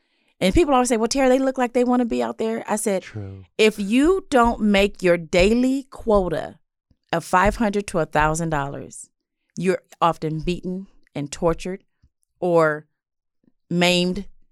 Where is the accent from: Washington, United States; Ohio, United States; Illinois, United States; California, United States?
California, United States; Los Angeles; I grew up in South LA, and so the women who are on Figueroa or Western or just the streets we see every day